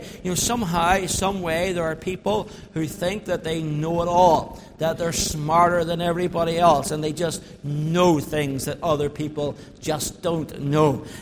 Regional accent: Northern Ireland, United Kingdom; I say that as an Ulsterman, who are also historically a stubborn people.

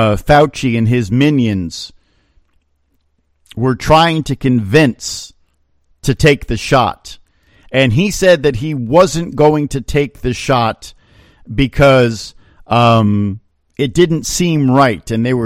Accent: United States; Now, I'm an American, and I very much appreciate the right that we have to have elections and that we get to vote in our elections.

